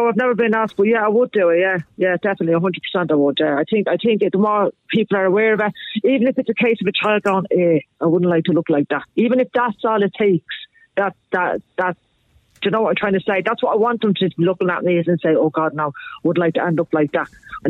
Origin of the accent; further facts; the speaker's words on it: Dublin, Leinster, Ireland; I'm from Dublin, obviously, but I don't live in Dublin